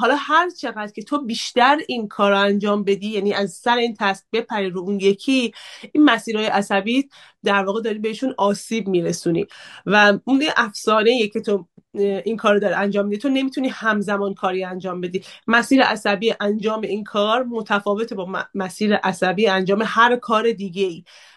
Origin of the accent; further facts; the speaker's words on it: Iran; moved away; از ایرانم اومده بودم